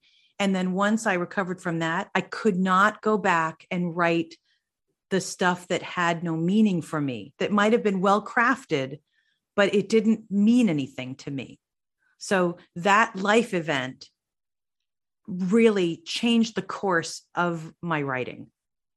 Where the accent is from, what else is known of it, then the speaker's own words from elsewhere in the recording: New Jersey, United States; And after a while, I actually developed a Southern accent. And I am from New Jersey. So I do not come by a Southern accent, honestly.